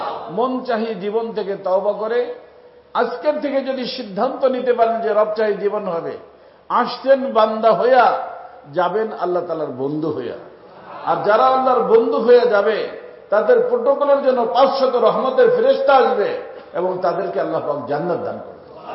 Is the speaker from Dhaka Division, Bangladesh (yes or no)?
yes; Faridpur, Dhaka Division, Bangladesh; আমাদের ওই গ্রাম বাসা, আমার বাড়ি যে গ্রামে ফরিদপুরে